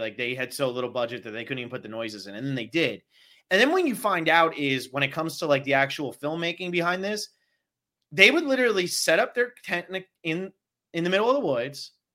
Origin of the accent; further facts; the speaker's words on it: New Jersey, United States; But I grew up in the Pine Barrens area of New Jersey. A lot of trails, a lot of woods.